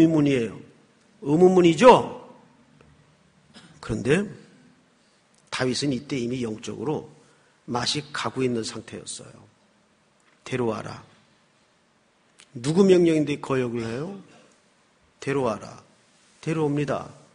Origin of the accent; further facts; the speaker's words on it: Daegu, South Korea; 저는 어릴 때 그 대구에서 어린 시절을 지냈는데